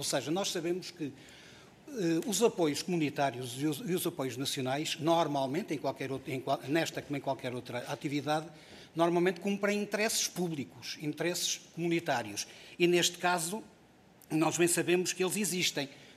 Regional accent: Vila Pouca de Aguiar, Vila Real, Portugal; Eu sou natural de Vila Pouca da Guiar, do distrito de Vila Real. Desde pequenino me habituei a ser mordido ou a ser ferrado pelas abelhas. Exatamente, porque a casa de morada da minha família era numa encosta, na chamada Encosta da Cruz

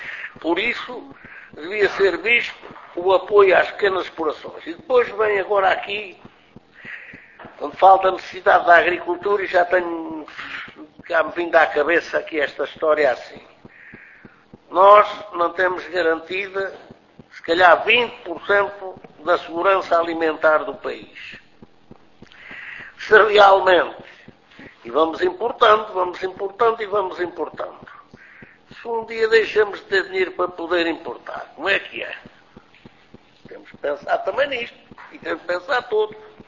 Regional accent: Leiria, Portugal; se eu sou de Leiria

